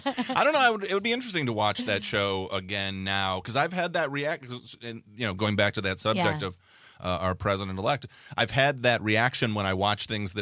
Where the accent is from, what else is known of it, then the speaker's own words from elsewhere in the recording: Detroit, Michigan, United States; As anyone from outside of Detroit knows, I'm also from Detroit. Mm-hmm. And as anyone from inside of Detroit knows, I'm from the suburbs of Detroit.